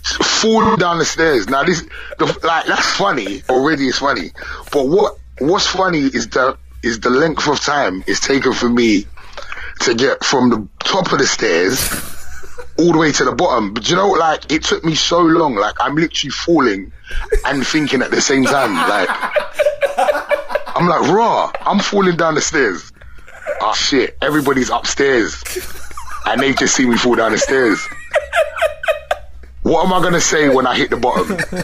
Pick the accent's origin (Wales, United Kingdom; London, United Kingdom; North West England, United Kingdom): London, United Kingdom; we're from London